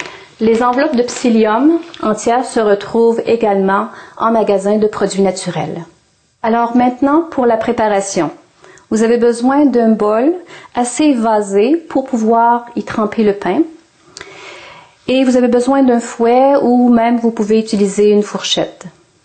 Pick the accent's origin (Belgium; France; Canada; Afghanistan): Canada; Quebec; Et je suis du Québec, au Canada.